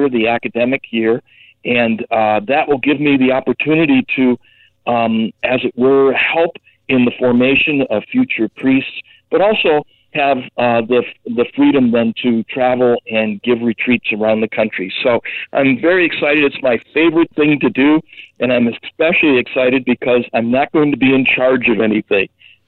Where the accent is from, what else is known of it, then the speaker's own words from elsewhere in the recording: Milwaukee, Wisconsin, United States; because I'm going to be moving back to my hometown of Milwaukee in Wisconsin